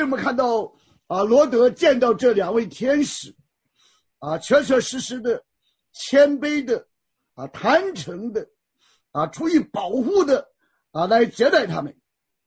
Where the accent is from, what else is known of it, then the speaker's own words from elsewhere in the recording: China; 或者我们中国人讲很有气势